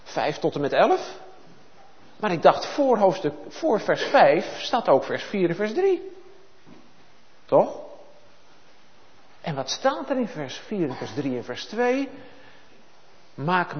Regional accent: Bussum, North Holland, Netherlands; De mensen waar ik vandaan kom, in Bussum, zijn mensen.

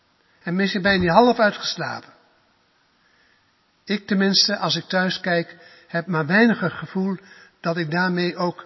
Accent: Netherlands; Aan de ene kant zeggen wij als Nederlanders, we zijn zelfstandig, we maken onze eigen keuzes.

